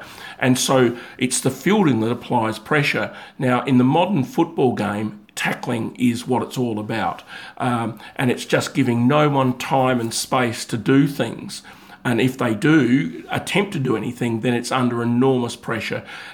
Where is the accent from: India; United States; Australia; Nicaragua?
Australia; Mitcham, South Australia; from the moment that I was born in Mitcham and lived in Mitcham and played cricket and footy